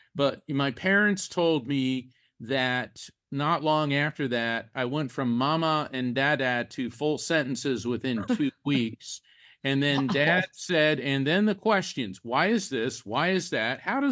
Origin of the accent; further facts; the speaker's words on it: Orlando, Florida, United States; also born or lived in New Jersey; I was born in North New Jersey, but my dad got a job in aerospace, so we had to move to the Orlando area.